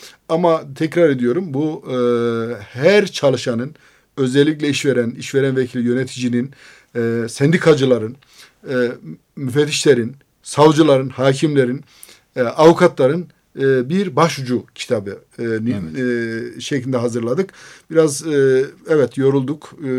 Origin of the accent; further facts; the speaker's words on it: Ankara, Turkey; also born or lived in Adıyaman; Doğduğumuz yer Adıyaman. Ben Adıyamanlıyım. Doyduğum yer Ankara. Ben ilkokuldan sonra Ankara'da yetiştim. Ortaokul, lisede dahil Ankara'da okudum.